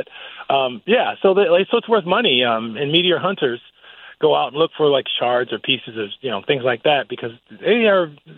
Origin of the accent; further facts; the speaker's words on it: Cleveland, Ohio, United States; I'm from Cleveland, obviously, I told you.